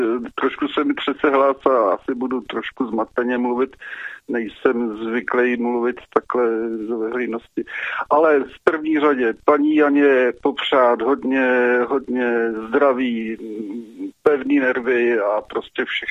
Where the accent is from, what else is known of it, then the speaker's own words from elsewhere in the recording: Plzeň Region, Czechia; z Plzeňska, jsem členem Volného bloku